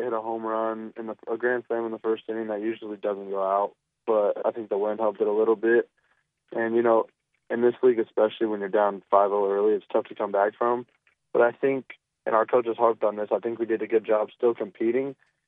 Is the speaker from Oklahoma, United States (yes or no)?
yes; Oklahoma, United States; You know, I'm from Oklahoma, so that place is like 30 minutes from my house.